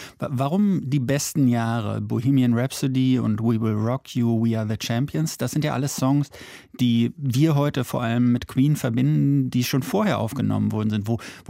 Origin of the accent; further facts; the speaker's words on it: Berlin, Germany; ich bin Berliner und hier in Berlin